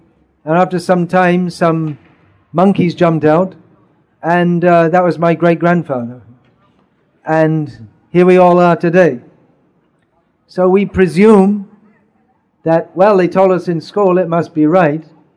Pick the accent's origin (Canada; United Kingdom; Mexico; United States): United Kingdom; England; born there; and I was born in England, so I think I must be English.